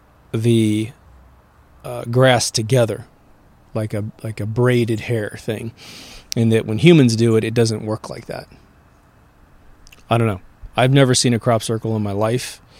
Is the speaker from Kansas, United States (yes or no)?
yes; Kansas, United States; But what's strange is growing up in Kansas with tons of crops like wheat and hay to feed the animals